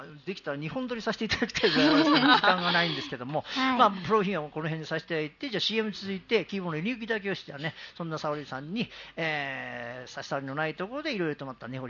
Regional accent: Asakusa, Tokyo, Japan; まあ、浅草、うん、生まれ浅草育ちだから

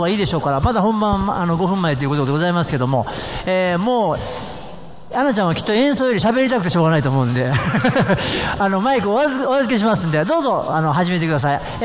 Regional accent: Sendai, Miyagi, Japan; 地元宮城県仙台で頑張っております

